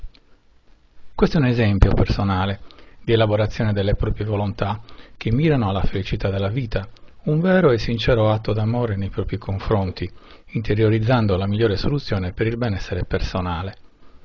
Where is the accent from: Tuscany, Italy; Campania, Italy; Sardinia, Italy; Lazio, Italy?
Sardinia, Italy; Cagliari; also born or lived in Verona; Il panorama di questa fotografia rappresenta Cagliari, la mia città natale, e tuttora il mio porto sicuro, il mio sistema, ovvero il luogo dove mi sento bene. Lavoro, famiglia, affetti, amici, clima. Vivevo a Verona nel 2017